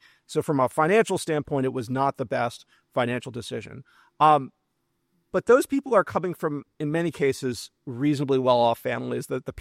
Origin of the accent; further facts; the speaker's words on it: New Orleans, Louisiana, United States; And I'm from New Orleans, the connections I have in New Orleans to help move the needle on some of these issues.